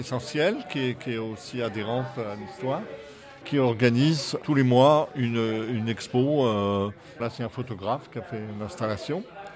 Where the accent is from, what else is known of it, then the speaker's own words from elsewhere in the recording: Paris, Île-de-France, France; Moi je suis un parisien repenti et j'ai découvert ce bourg qui est plein de vie, qui est plein d'histoires.